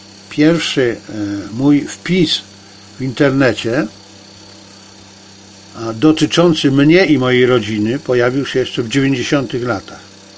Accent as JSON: {"language": "Polish", "country": "China", "said": "Ja jestem Chińczykiem, ale nie jestem trolem."}